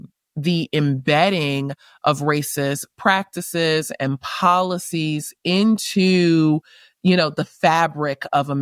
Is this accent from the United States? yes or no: yes; United States; this is where I'm from. This is my nationality.